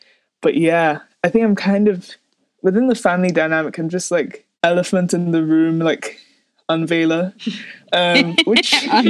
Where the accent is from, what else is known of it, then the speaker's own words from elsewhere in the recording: Nigeria; Because I feel like in growing up in Nigeria, I'd received a lot of flack